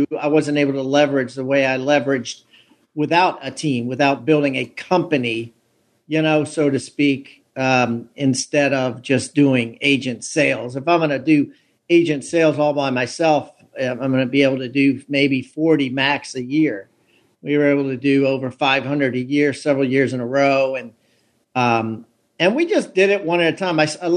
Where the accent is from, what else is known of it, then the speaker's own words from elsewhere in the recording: Columbia, Maryland, United States; I'm from Maryland. I was born in Columbia, Maryland, which is a suburb of Baltimore, and basically spent my first 50 years there.